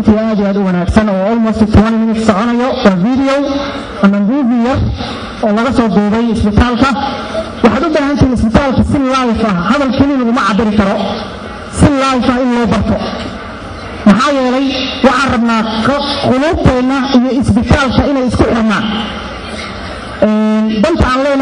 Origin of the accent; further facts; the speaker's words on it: Galkayo, Mudug, Somalia; born there; Anigu waxaan ku dhashay magaalada Gaalkacyo.